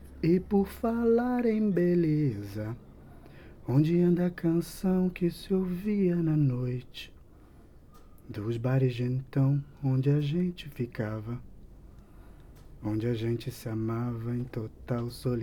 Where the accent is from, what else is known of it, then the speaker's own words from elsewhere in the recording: Brazil; now in Brest, France; sou brasileiro, eu estou em Brest há um ano e eu vim por um amor e por fazer a gastronomia aqui na França e escolhi Brest por causa do amor.